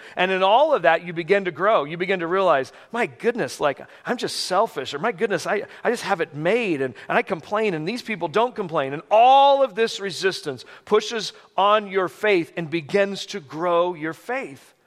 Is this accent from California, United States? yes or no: yes; California, United States; I grew up in California. It was just a long drive to get down to Mexico.